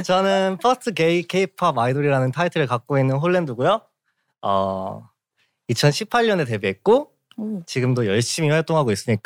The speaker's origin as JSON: {"language": "Korean", "town": "Goyang", "region": "Gyeonggi Province", "country": "South Korea", "tie": "born or raised there", "said": "어디서 태어났는지는 비밀이고 고등학교 때 일산에서 고등학교 나와서"}